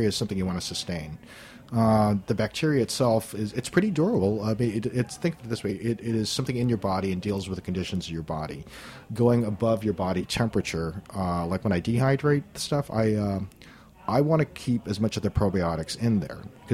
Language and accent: English; Guam; And I would say, especially growing up on Guam, it was one of those things you had.